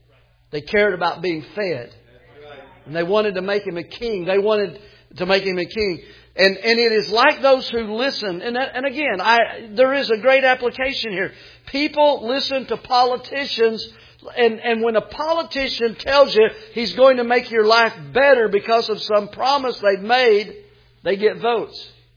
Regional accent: United States; I mean, I don't know about you, but I am an American.

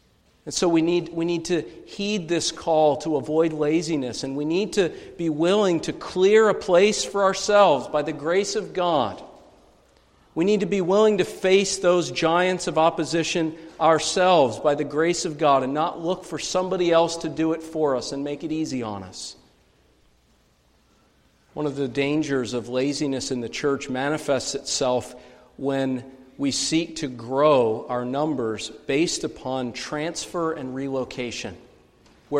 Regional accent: Pennsylvania, United States; especially into the central area of Pennsylvania, where I'm actually from the Susquehanna Valley.

